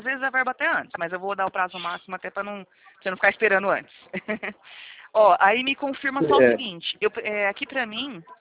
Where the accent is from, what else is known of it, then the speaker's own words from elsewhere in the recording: Presidente Prudente, São Paulo, Brazil; eu não fico aí. Eu fico em Presidente Prudente. Olha só de onde eu sou. É longe. É São Paulo.